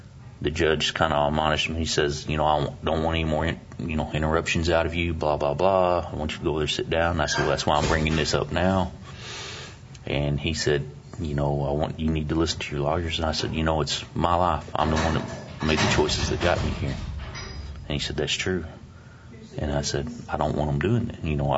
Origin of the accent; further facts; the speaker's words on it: Lubbock, Texas, United States; Yes, in okay. Lubbock.